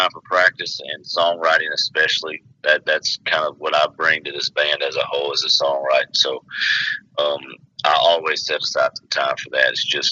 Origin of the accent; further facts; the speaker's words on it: Louisiana, United States; I grew up, I'm from North Louisiana. People that have any knowledge of North Louisiana, there's two what would be considered pretty big towns in North Louisiana, would be Monroe and Shreveport.